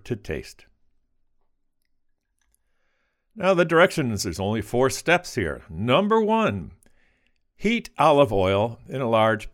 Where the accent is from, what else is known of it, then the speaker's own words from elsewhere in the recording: Louisiana, United States; a popular dish in my home state of Louisiana